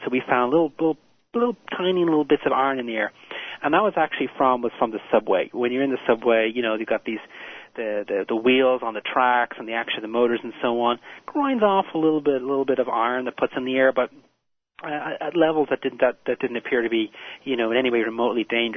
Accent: Dublin, Leinster, Ireland; My hometown of Dublin also has that sort of basin effect where you get this horrible smog.

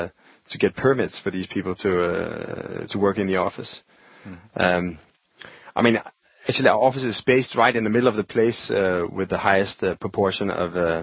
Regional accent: Denmark; English is a second language; we always have to be confronted with the fact that we come from Denmark

